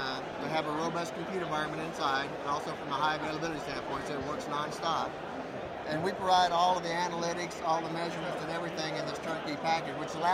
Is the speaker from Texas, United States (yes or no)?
yes; Austin, Texas, United States; Austin, Texas.